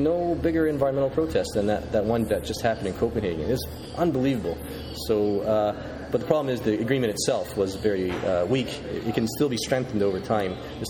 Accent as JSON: {"language": "English", "country": "Canada", "said": "I am not Stephen Harper, so I've never had problems with being Canadian per se there."}